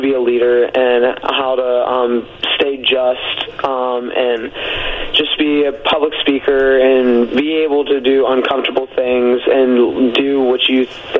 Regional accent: Bridgeport, West Virginia, United States; I'm from Bridgeport, West Virginia.

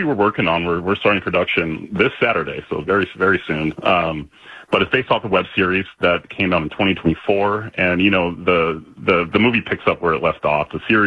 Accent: Portland, Oregon, United States; born and raised in Portland, and I just got the bug from my dad, and started teaching myself how to do it. You know, read a lot of books at Powell's

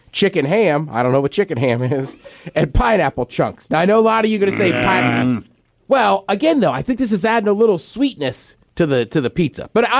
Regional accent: United States; Which, as an American, to me, salty, it's like a chocolate-covered pretzel, is one of the greatest things in the world.

